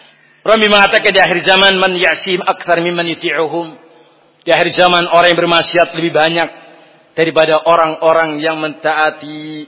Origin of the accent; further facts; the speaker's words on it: Java, Indonesia; Bahasa Jawa. Saya orang Jawa Pak.